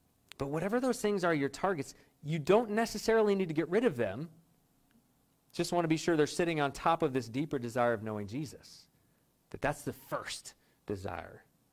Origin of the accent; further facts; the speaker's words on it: Vermont, United States; I grew up skiing in Vermont and loved it.